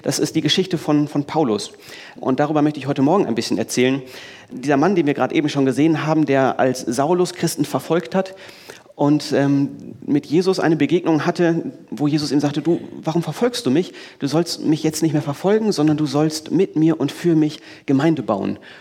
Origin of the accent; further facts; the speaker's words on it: Germany; Fast überall auf der Welt ist das so ungeordnet, wie wir als Deutsche es empfinden würden.